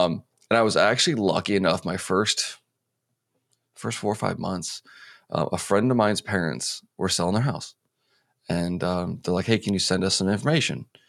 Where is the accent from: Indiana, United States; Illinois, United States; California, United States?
Illinois, United States; Addison; I'm actually from the suburbs of Chicago. I can get to Chicago from Addison, where I grew up, in like 25, 30 minutes